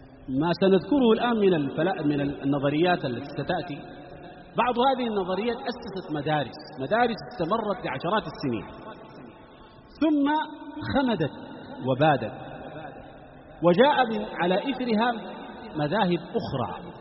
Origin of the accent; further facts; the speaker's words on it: Sudan; رغم وجود من يريد إحياءه عندنا في السودان هنا